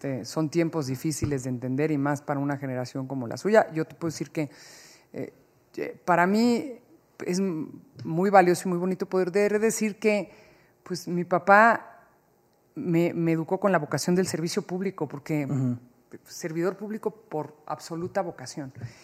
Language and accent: Spanish; Veracruz, Mexico; Nosotros somos … de Veracruz.